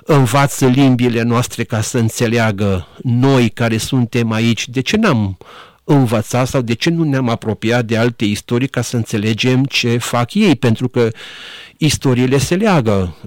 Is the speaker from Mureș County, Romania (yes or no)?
no; Reșița, Caraș-Severin, Romania; moved away as an adult; eu sunt originar din Banat, m-am născut în Banatul de Munte, într-o comunitate multietnică și multiconfesională. M-am născut la Reșița, am crescut în Banat. După care am venit la Cluj